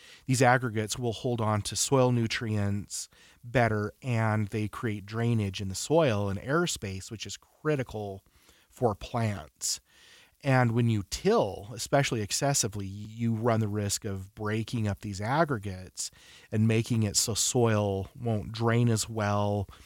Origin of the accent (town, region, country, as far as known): West Point, Utah, United States; born or raised there